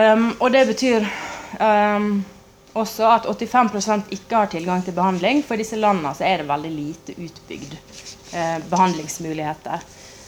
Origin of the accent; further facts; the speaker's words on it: Kathmandu, Bagmati, Nepal; jeg har sett folk i gatene i Kathmandu der jeg vokste opp